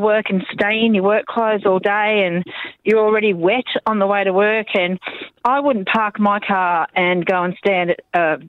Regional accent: Margate, Tasmania, Australia; I'm from Margate

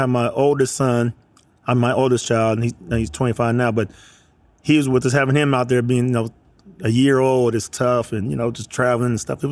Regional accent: Arizona, United States; Like, I'm from Arizona, so I see rain probably 15 days out the year.

